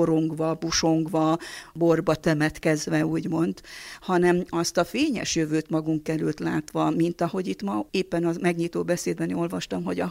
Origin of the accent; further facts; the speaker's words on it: Romania; magam is székely vagyok, mégpedig a konokfajtából